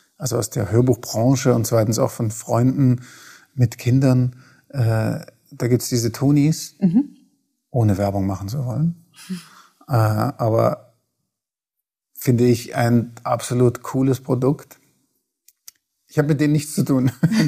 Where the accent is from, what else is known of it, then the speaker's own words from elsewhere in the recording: Leipzig, Saxony, Germany; Ich bin ja aufgewachsen in der DDR. Mhm. Also in Leipzig waren wir.